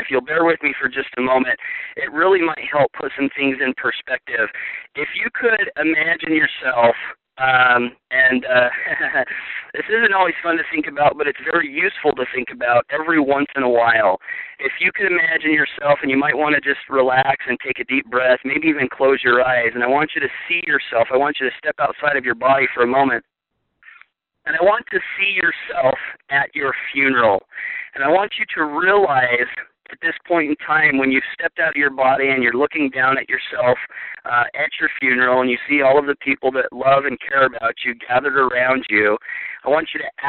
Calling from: Idaho, United States; I'm dialing in from Southeast Idaho, and I'm so excited to be here, folks.

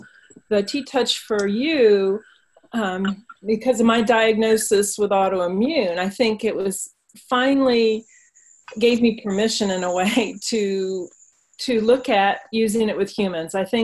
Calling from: Driftwood, Texas, United States; Hi, I'm from Driftwood, Texas today.

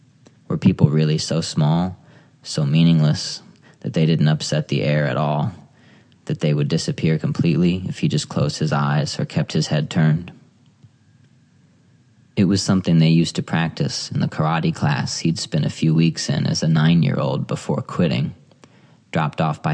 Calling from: Ohio, United States; I'm reading from Ohio.

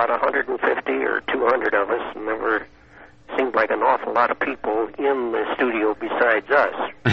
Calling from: Elmhurst, United States; Elmhurst.

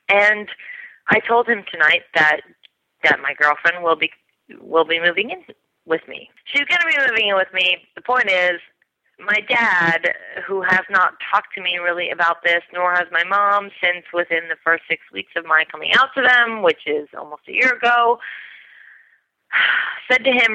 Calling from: Brooklyn, New York, United States; I'm calling you from Brooklyn, New York. I am a 26-year-old bisexual female.

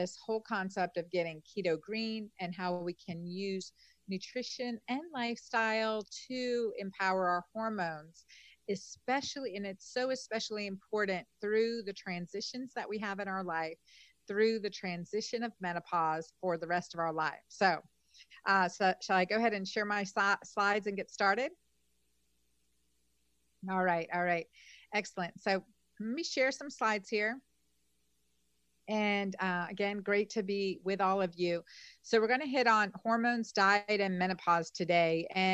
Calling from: Warsaw, Masovian Voivodeship, Poland; I am calling in from Warsaw, Poland, and y'all can hear me okay?

